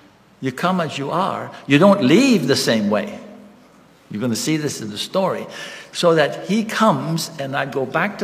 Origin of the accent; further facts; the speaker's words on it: Guyana; My dad was from Suriname, and my mother was from Guyana, so we grew up in Guyana.